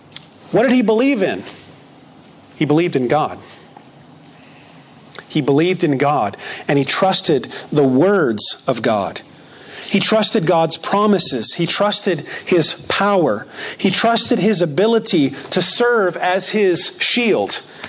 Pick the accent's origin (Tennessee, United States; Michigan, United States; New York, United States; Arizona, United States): Arizona, United States; Phoenix; And I look up, and now I grew up in Phoenix, Arizona. So it's a lot of competing lights in Phoenix, Arizona.